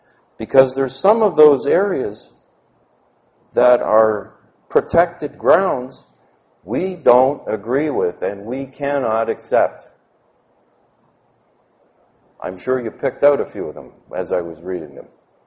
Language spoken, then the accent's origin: English; Canada; Just because I'm Canadian, you can't pick on me.